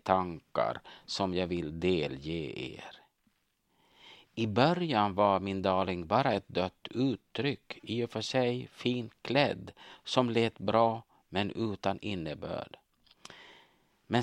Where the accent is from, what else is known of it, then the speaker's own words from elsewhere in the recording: South Ostrobothnia, Finland; När jag var barn uppväxt i södra Österbotten i Finland